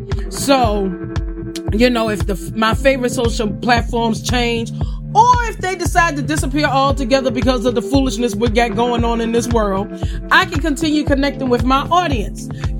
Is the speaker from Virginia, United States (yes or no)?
yes; Farmville, Virginia, United States; we're also in my hometown of Farmville, Virginia